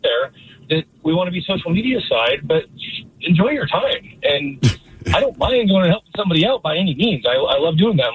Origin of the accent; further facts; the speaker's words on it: San Diego, California, United States; Now, mind you, I grew up in San Diego, a surfer, a water polo player, a lifeguard.